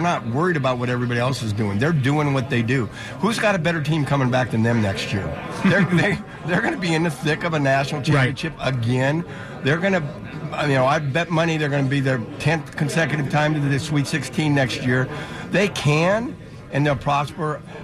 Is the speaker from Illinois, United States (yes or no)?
no; Spokane, Washington, United States; born there; I was born in Spokane.